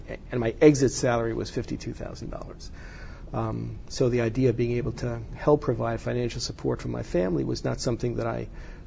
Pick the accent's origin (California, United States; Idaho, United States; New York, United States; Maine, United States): New York, United States; New York City; I grew up in New York and still had family in New York. If I ever had an opportunity to come back to the city, I think that would be great.